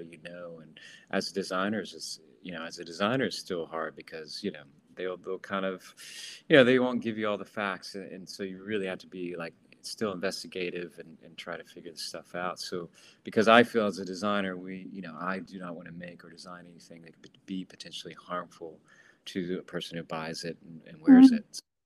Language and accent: English; Tennessee, United States; Sure, I grew up in Tennessee on the horse farm.